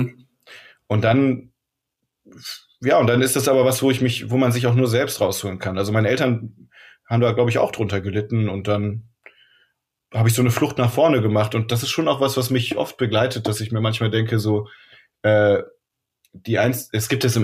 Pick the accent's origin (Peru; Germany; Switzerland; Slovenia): Germany; Rhineland; now in Hamburg, Germany